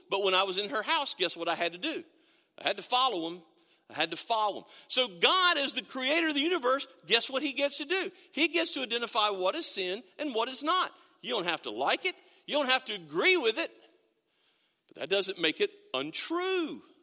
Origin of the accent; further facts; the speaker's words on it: United States; We're teenage boys. Of course our feet stink. Our feet are sweaty. We're from Washington County, you know.